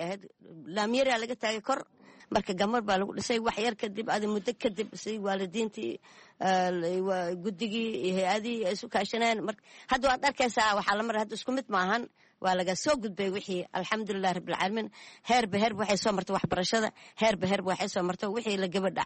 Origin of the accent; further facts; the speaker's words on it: Jamaame, Lower Juba, Somalia; moved away as an adult; now in Kenya; Soomaaliya aan ku dhashay Soomaaliya aan ku soo bartay ku soo barbaaray kuna guursaday